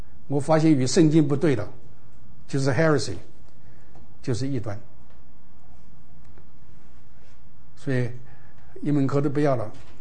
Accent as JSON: {"language": "Chinese", "country": "China", "said": "我是中国人吧"}